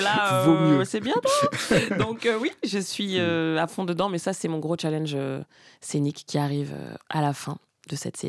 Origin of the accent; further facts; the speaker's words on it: France; comme je suis française, que je parle français